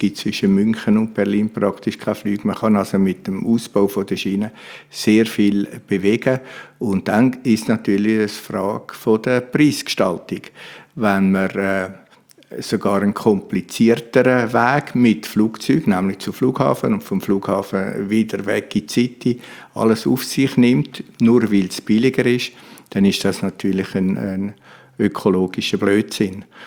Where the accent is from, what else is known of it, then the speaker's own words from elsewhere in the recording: Rümlang, Zurich, Switzerland; ich komme aus Rümlang